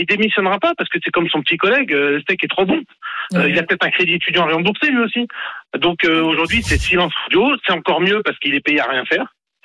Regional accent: Marseille, Provence-Alpes-Côte d'Azur, France; surtout en tant que Marseillaise.

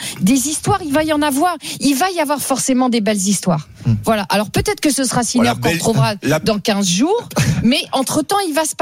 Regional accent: France; parce que on est français et qu'il y a toujours des Français

